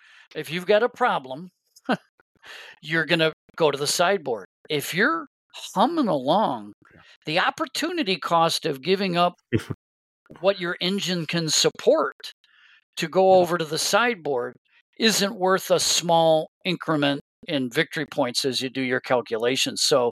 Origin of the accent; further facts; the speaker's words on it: United States; because I'm still an American. I still don't know it like the natives